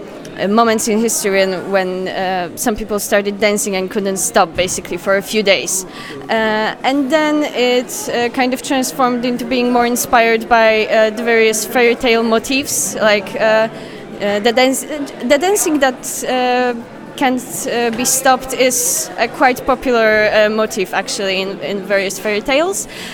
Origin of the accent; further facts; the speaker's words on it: Poland; English is a second language; I'm from Poland, and I'm an animator